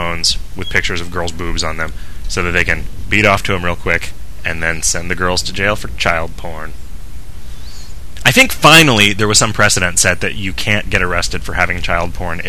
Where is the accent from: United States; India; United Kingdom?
United Kingdom; England; That may just be because I'm English.